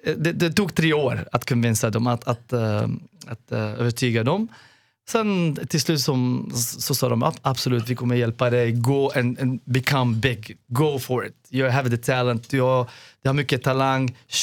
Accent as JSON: {"language": "Swedish", "country": "Morocco", "second_language": "Swedish", "lives_now": "Sweden", "said": "Och jag bara, jag kom från Marocko, från Afrika, för att träffa honom."}